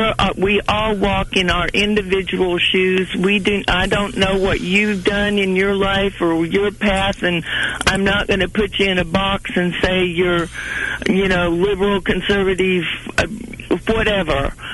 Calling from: Independence, Missouri, United States; Kay, I'm from Independence.

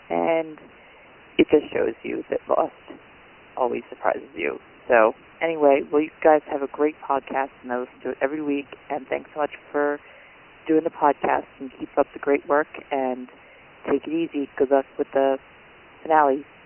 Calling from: Pennsylvania, United States; I'm a first-time caller, and I'm from Pennsylvania.

